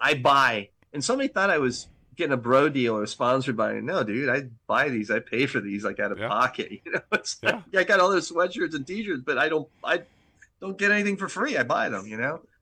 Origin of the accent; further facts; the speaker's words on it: Florida, United States; Was, you're not afraid of snakes? I go, dude, I'm from Florida.